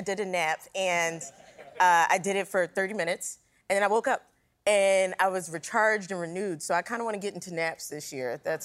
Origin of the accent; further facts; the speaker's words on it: Philadelphia, Pennsylvania, United States; I grew up in Philly.